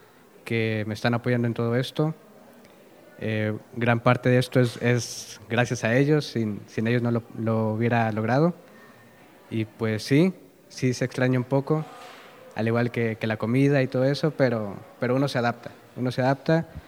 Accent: Huejutla de Reyes, Hidalgo, Mexico; now in Osorno, Chile; yo vengo de Huejutla de Reyes, Hidalgo.

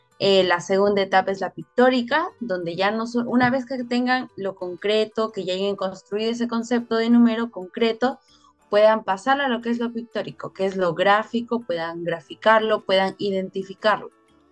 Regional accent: Peru; Además de que en mi país, en el Perú, el pensamiento matemático está enfocado en lo que es la resolución de problemas.

